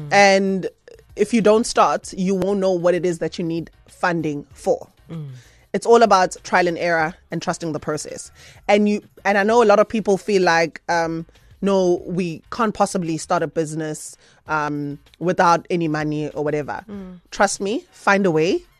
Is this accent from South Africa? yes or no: yes; South Africa; True nature of being a South African, see a panda.